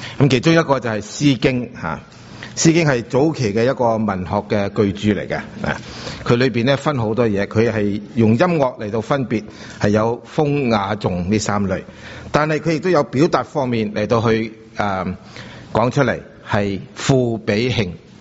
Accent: China; 所以比喻事实上在我们中国人来讲呢，不是生的一样东西，是时常会用的，时常会见到的一样东西。

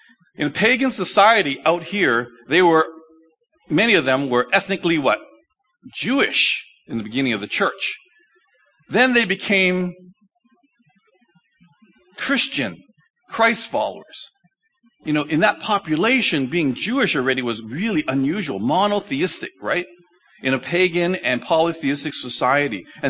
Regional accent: Toronto, Ontario, Canada; born there; You know, I'm Canadian. I was born in Toronto, eh? And for many years, up until I was married, I was very proud to be a Canadian, eh?

